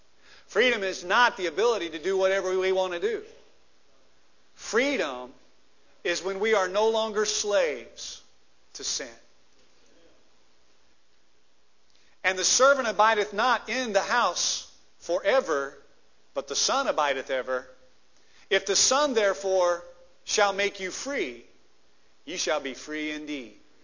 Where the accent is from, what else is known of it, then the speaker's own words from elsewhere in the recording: Lebanon, United States; I was proud to be from my hometown of Lebanon. But that's a different kind of a feeling than I have for America.